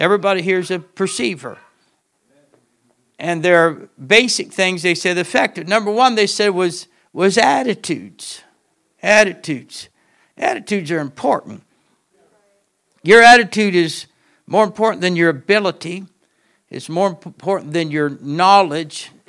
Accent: Southern United States, United States; I told you I'm from the South, and I don't eat greens, but my family loves collard greens, mustard greens.

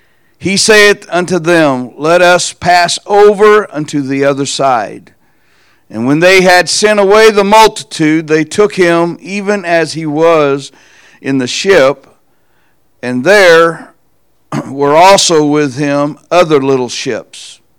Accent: Leavenworth, Kansas, United States; If you don't know who I am … from Leavenworth, Kansas.

